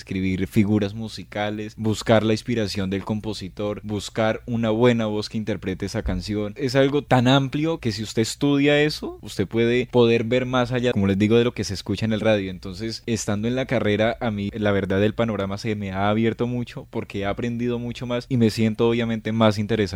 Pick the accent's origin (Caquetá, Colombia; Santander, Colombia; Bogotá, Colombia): Caquetá, Colombia; Balsillas; now in Neiva, Colombia; Yo soy de Balsillas, Caquetá. Yo nací en Balsillas, Caquetá, pero desde el 2001 el conflicto armado nos obligó a mí y a mi familia a desplazarnos de allá. Entonces nosotros somos desplazados por la violencia, nos vinimos a vivir a Neiva desde el 2001 hasta la actualidad.